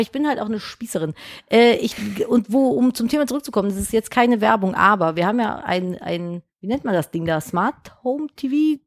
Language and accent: German; Cologne, North Rhine-Westphalia, Germany; Aber auf jeden Fall beschissener als da, wo ich herkomme. Ich komme nämlich aus Köln.